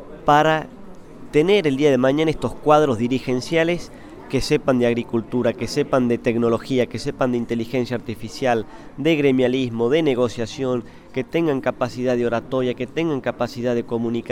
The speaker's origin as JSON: {"language": "Spanish", "country": "Argentina", "said": "y nos unamos como argentinos."}